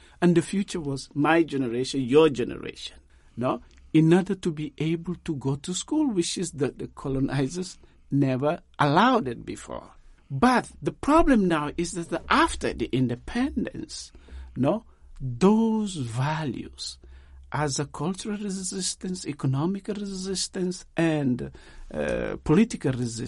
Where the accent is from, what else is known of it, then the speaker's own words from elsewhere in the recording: Guinea-Bissau; English is a second language; because I'm an African from Guinea-Bissau. But the first reality is that I'm African